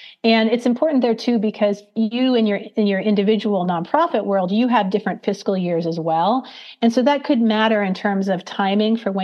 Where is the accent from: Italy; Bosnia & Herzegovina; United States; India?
United States; Oregon; So I'm from Oregon, so I apologize.